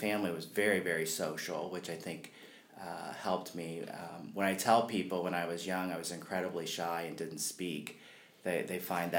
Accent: Fountain City, Indiana, United States; Sure, well, I was born in Fountain City. Okay. I went to Northeastern High School. My family has really deep roots in Wayne County.

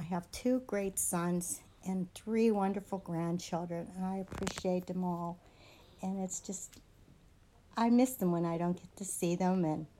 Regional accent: Natrona, Pennsylvania, United States; I grew up in Natrona. I lived most of my life in Natrona Heights, Trenum area.

